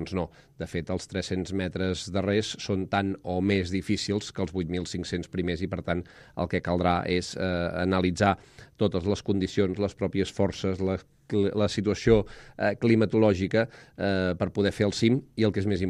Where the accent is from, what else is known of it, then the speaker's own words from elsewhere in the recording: Vic, Catalonia, Spain; jo, per exemple, que sóc de Vic, la conec molt bé